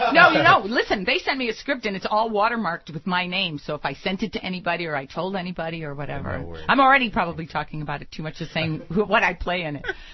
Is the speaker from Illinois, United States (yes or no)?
yes; Chicago, Illinois, United States; You know, and I'm from Chicago, and I'm from the University of Chicago, so, you know, he's our guy.